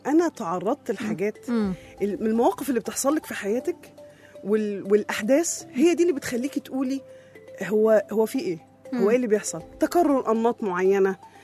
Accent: Egypt; يعني أنا مصرية وانت مصرية

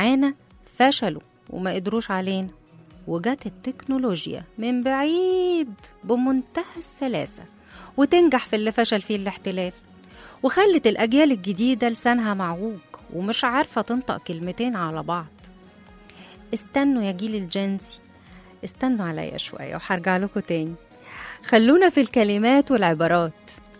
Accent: Egypt; وإحنا كمصريين متميزين بلهجتنا المصرية

